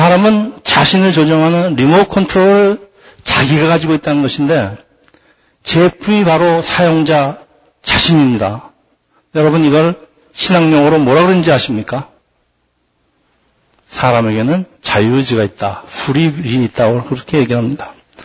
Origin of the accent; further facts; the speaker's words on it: South Korea; now in United States; 우리는 한국 사람은 빵만으로 살 수가 없어요. 미국에서 아무리 오래 살아도 혹시 밥을 먹어야 됩니다.